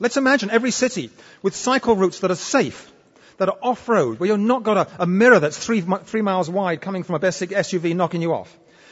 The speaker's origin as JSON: {"language": "English", "town": "Victoria", "region": "British Columbia", "country": "Canada", "said": "I'm from Victoria, and I look at Vancouver, I go, whoa, mommy, what do I do?"}